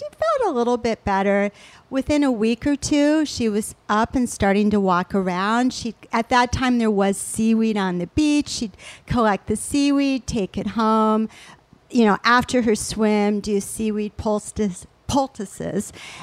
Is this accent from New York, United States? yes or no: no; Toledo, Ohio, United States; also born or lived in Geneva, Switzerland; So even though I grew up in Toledo, Ohio, and Geneva, Switzerland, that's probably a whole nother podcast.